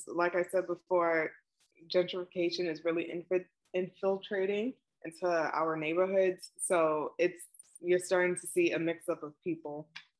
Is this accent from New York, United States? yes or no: yes; Brooklyn, New York, United States; first language English; I live around the Crown Heights/Ocean Hill area. I'm born and raised in Brooklyn. English is my first language. I'm Haitian American.